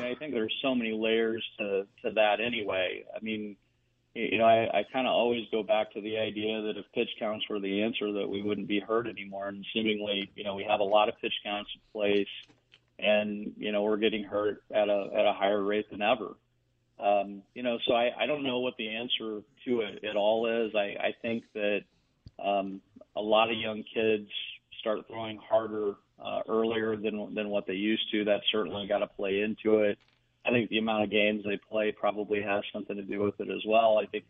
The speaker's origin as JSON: {"language": "English", "town": "Bloomington", "region": "Illinois", "country": "United States", "said": "I'm from Bloomington, Illinois, so I kind of grew up right in the middle between Cub territory and Cardinal territory, and so it's actually kind of home for me."}